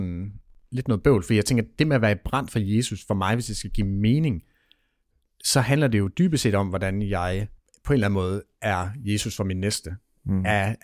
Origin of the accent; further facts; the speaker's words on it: North Denmark Region, Denmark; en brand i Hobro, hvor jeg er tæt på, hvor jeg voksede op